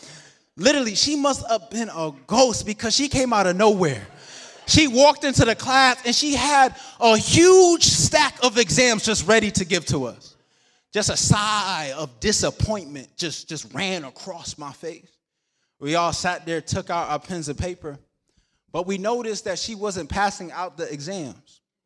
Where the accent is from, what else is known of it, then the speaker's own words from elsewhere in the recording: Rochester, New York, United States; I was traveling from Berrien Springs back to Rochester, New York to go home for Christmas break.